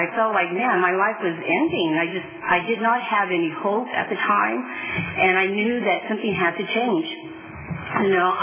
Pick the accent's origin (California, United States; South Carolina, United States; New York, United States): California, United States; Fresno; I am from Fresno, and my home group is the Sierra Sky Park.